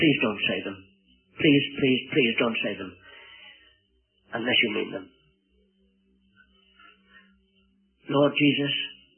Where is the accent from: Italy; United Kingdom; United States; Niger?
United Kingdom; Wales; very impressionable, very sensitive as a Welshman.